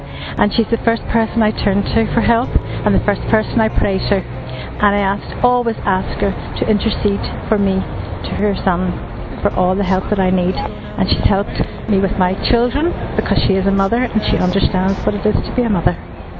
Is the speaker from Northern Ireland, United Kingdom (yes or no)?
yes; Holyrood, Northern Ireland, United Kingdom; I come from Holyrood in Northern Ireland.